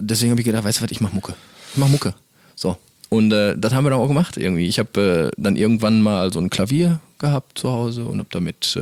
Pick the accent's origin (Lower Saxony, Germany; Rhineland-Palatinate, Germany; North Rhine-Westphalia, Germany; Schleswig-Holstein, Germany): North Rhine-Westphalia, Germany; Castrop-Rauxel; Wir kommen hier aus Castrop-Rauxel. Das ist die schöne Stadt, in der wir wohnhaft sind.